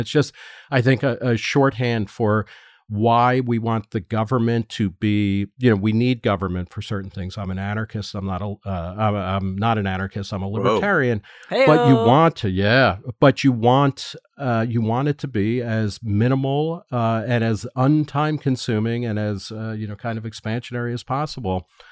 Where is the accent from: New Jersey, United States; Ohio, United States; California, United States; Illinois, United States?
New Jersey, United States; And I immediately repaired to the latest update of my home state of New Jersey, which in 2008 clarified what it charges sales tax on.